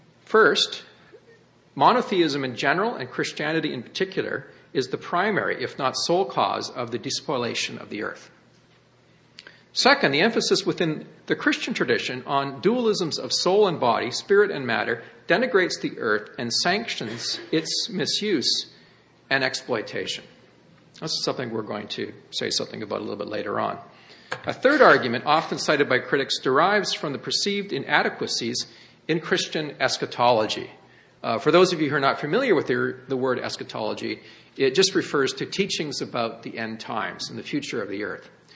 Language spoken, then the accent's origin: English; British Columbia, Canada; I well remember seeing this commercial on television when I grew up on the Sanish Peninsula.